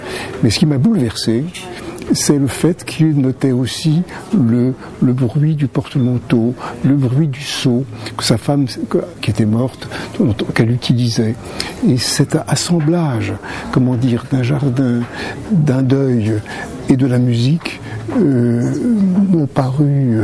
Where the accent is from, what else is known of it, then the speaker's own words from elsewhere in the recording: Normandy, France; also born or lived in Le Havre; En plus, je suis un Normand, j'ai vécu au Havre et je suis né en Normandie